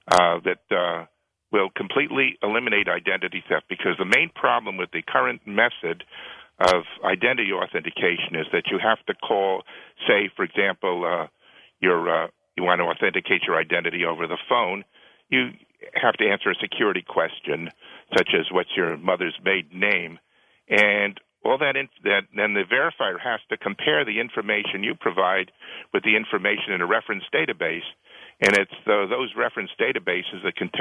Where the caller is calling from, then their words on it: Arlington, United States; from Arlington.